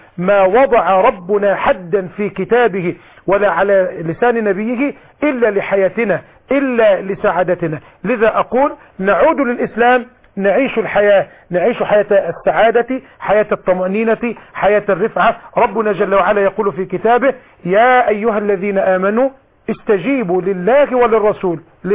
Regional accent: Egypt

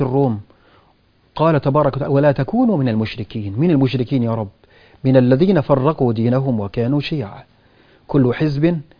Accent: Egypt; الأزهر عندنا في مصر

